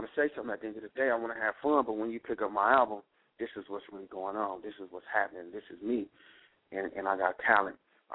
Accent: California, United States; accent: Californian; I got my accent as far as coming from California

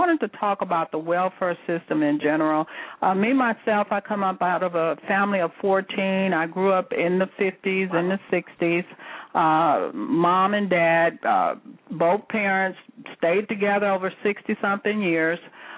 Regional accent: St. Louis, Missouri, United States; I remember growing up, I grew up in St. Louis, so he would go to the Mississippi River

